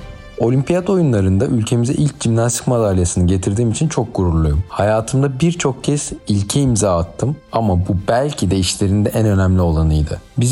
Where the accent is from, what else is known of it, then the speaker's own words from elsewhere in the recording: İzmir, Turkey; born there; 1993 yılında İzmir'de doğdum.